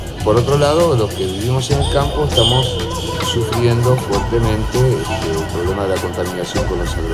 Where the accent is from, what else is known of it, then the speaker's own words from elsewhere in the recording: Villa Arijón, Santa Fe, Argentina; soy de Villa Arijón, provincia de Santa Fe.